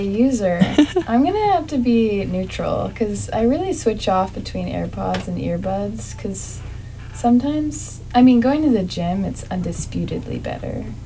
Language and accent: English; Los Angeles, California, United States; I'm from Los Angeles, and the whole day we were talking to people